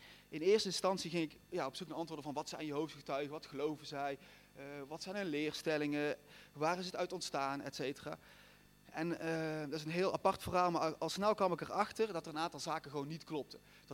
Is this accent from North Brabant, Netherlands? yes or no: yes; Oirschot, North Brabant, Netherlands; Ik ben opgegroeid in Oorschot, dat is een klein dorpje hier vlakbij, in een heel fijn, mooi gezin.